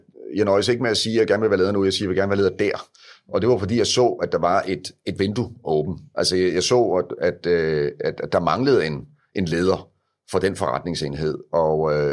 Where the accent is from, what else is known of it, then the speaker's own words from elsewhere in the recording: Greve, Zealand, Denmark; så er jeg jo født og opvokset i Greve, bor stadigvæk i Greve i øvrigt